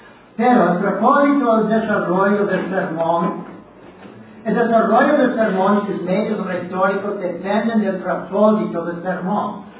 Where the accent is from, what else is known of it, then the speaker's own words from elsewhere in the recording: Puerto Rico; He aprendido que como puertorriqueño no quiero hablar hablando del sur de donde viví por 10, 8 años de mi vida